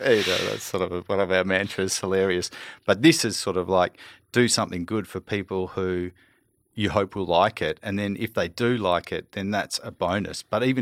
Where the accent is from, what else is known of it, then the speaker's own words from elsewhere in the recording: Australia; Like, we do have that culture over here